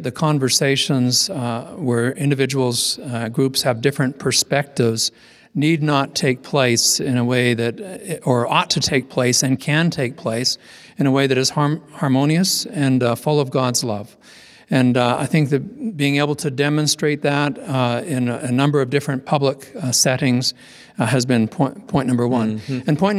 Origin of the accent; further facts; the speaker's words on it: Vancouver, British Columbia, Canada; I grew up in Western Canada in Vancouver, Greater Vancouver